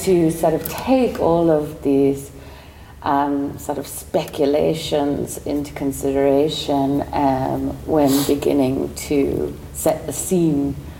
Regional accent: United Kingdom; which I'm British

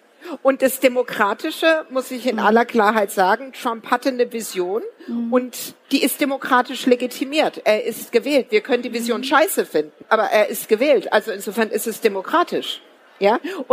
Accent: Southwest Germany, Germany; born there; Ich bin 1967 im Südwesten der Republik geboren.

